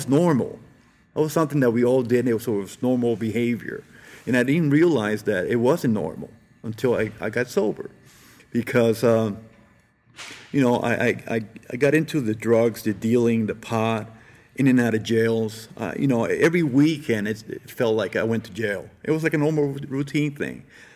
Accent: Brooklyn, New York, United States; You know, I hated moving to Jersey at first because I loved Brooklyn. I grew up in Brooklyn. Everything about Brooklyn I love.

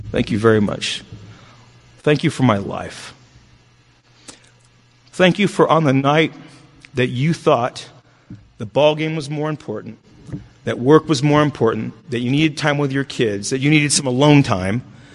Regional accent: North Hollywood, California, United States; I'm from L.A., but I don't swing that way. You know, I'm from North Hollywood, not West Hollywood.

